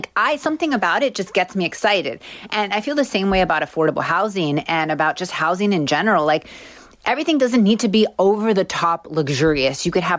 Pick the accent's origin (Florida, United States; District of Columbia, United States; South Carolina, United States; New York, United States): Florida, United States; Miami; I mean, I'm from Miami. Miami's gotten so expensive.